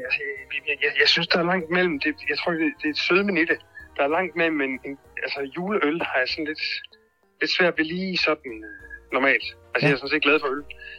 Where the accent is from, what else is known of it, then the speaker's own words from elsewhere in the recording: Silkeborg, Central Denmark Region, Denmark; og jeg er fra Silkeborg